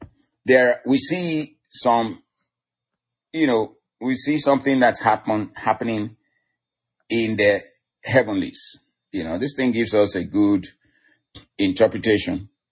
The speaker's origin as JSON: {"language": "English", "country": "Nigeria", "said": "We are from Nigeria."}